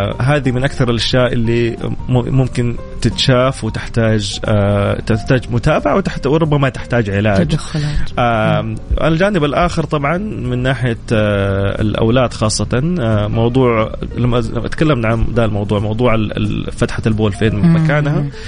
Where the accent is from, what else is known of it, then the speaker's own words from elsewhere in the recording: Saudi Arabia; فالحمد لله احنا هذا الشيء نادر عندنا في السعودية